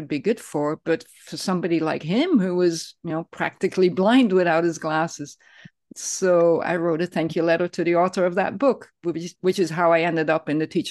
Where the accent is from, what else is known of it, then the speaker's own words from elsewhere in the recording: Netherlands; now in Ojai, United States; I'm from the Netherlands originally, but now live in Ojai, California.